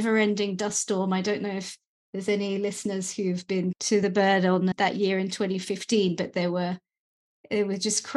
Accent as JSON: {"language": "English", "region": "London", "country": "United Kingdom", "said": "I came from London, obviously, so it was a bit of a marathon journey to go to Burning Man."}